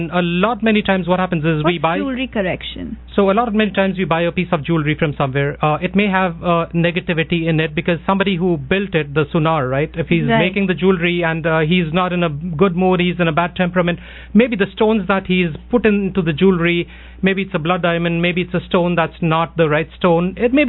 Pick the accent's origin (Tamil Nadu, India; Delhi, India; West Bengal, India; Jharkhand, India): Delhi, India; now in United States; I'm from Delhi, basically, and we see that same thing over there as well.